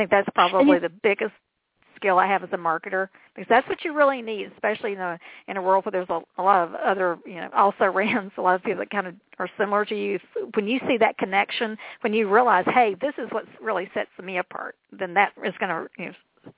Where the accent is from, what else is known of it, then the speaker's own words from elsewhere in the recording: the South, United States; see, I was raised in the South, and like in my world, my mother taught me, you know, be nice and quiet, and you sit quietly with your hands folded.